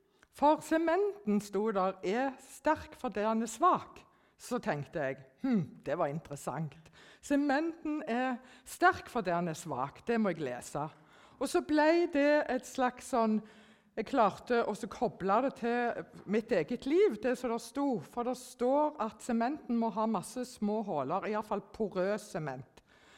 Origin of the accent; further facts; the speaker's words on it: Stavanger, Rogaland, Norway; also born or lived in Ganddal; now in Kristiansand, Norway; Jeg er egentlig fra Stavanger, men jeg har bodd på Ganddal i mange år, og nå har jeg flyttet til Sørlandet og bor på Flekkerøya. Og har planer om å flytte til Mandal etter hvert.